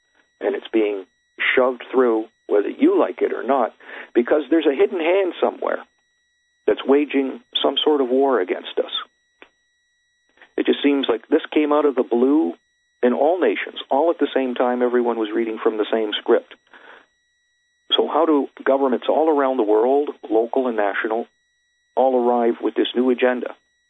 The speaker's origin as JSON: {"language": "English", "country": "Canada", "said": "as a Canadian, we don't get that too much to a degree"}